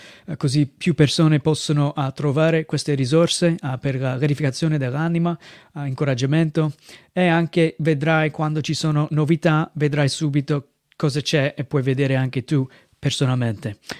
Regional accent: United States; now in Mestre, Italy; vengo dagli Stati Uniti, sono missionario qui in Italia dal 2007

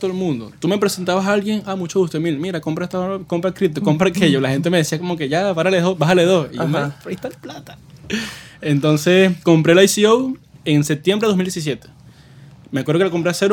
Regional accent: Venezuela; now in New York, United States; decidí, como todo venezolano, bueno, abandoné el bote, por así decirlo, de Venezuela. Llegué a Nueva York.

